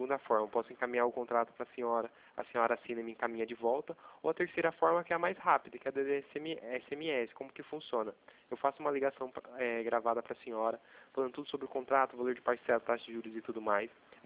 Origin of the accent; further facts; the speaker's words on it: Itatiba, São Paulo, Brazil; Eu sou daqui de Itatiba